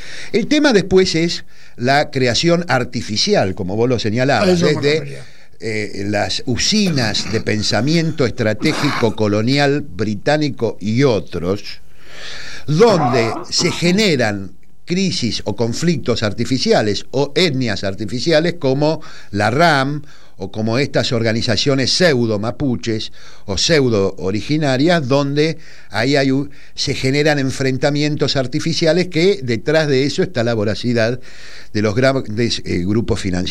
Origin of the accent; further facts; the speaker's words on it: Argentina; no hay un conflicto en nuestro país